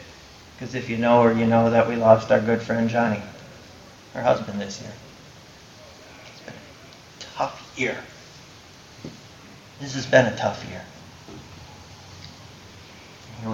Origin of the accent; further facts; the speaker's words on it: Muskegon, Michigan, United States; I grew up in Muskegon, Michigan. It's a small county in western Michigan, right on the lake, right on Lake Michigan. Population 150,000.